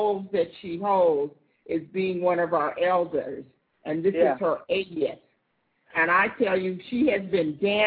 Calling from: Nassau, New Providence, Bahamas; So for the listening audience, as I said, we're calling in from Nassau, Bahamas

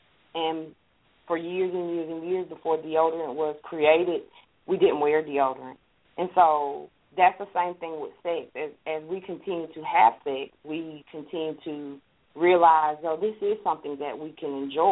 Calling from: Atlanta, Georgia, United States; I'm calling from Atlanta.

